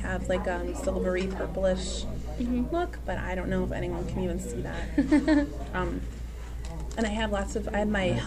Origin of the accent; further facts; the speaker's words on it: Philadelphia, Pennsylvania, United States; And because I'm from Philadelphia, and I was visiting there once, and I saw this sticker